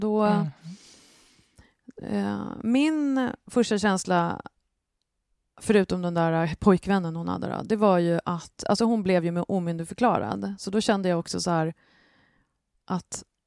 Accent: Stockholm, Stockholm County, Sweden; Alla kommer hata mig, men det gör inget, för jag är en vidrig stockholmare.

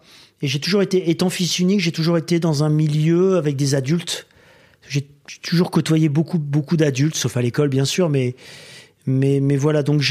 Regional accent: Dunkirk, Hauts-de-France, France; Ouais, c'est Dunkerque.

